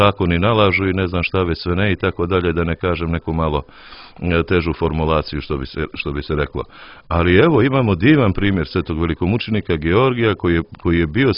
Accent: Montenegro; jer je veliki pomoćnik kod nas u Crnoj Gori

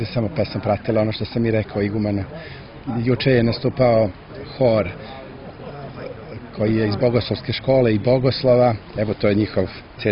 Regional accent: Serbia; Mi nemamo uglavnom kosovsko poreklo, mi smo iz Srbije

